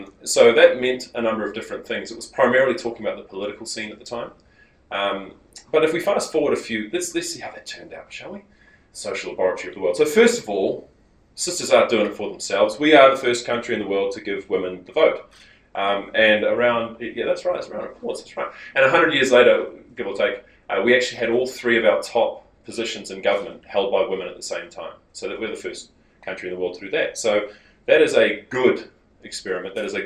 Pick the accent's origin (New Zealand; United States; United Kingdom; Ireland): New Zealand; Auckland; So I'm from Auckland. So this is New Zealand, for those who aren't familiar with it.